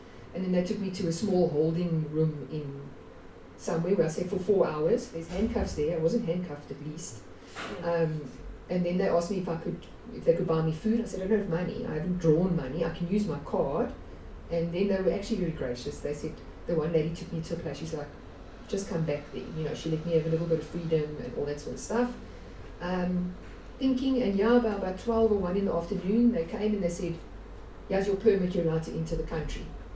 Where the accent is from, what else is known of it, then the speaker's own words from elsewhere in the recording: South Africa; you cannot enter Taiwan as a South African without a visa.